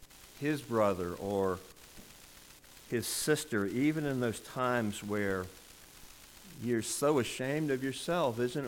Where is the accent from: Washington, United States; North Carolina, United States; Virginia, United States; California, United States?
Virginia, United States; we would take them whitewater rafting up near my home state in Virginia.